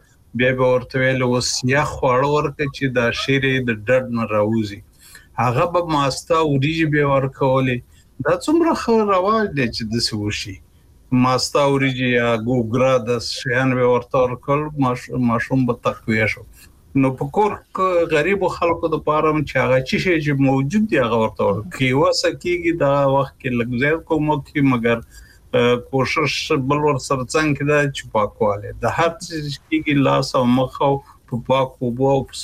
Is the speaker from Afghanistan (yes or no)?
yes; Kunar, Afghanistan; زمونږ په محیط کې چې زه په کنړ کې لوی شوم